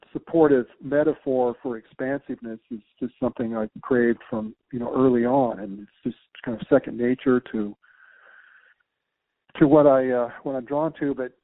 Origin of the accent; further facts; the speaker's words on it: San Diego, California, United States; growing up in San Diego in Southern Cal and going to the, you know, growing up in deserts and all